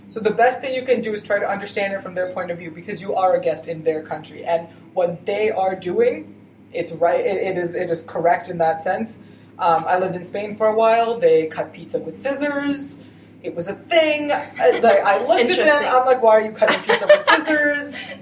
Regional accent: Croatia; first language Croatian; English is a second language; now in Toronto, Canada; I haven't spent a lot of time working in Croatian, but it is my mother tongue.

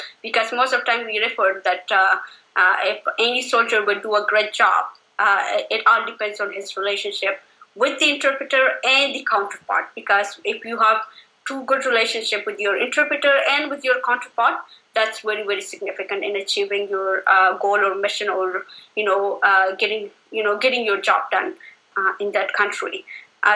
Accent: Afghanistan; English is a second language; now in Canada; And where I was recent from the Afghanistan, you know, it's like I came in 2011.

